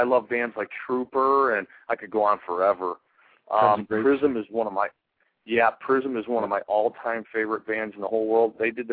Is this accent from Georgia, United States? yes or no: no; Detroit, Michigan, United States; And as you said, you know, growing up in Detroit, obviously I had some … influences and some … influences and stuff like that.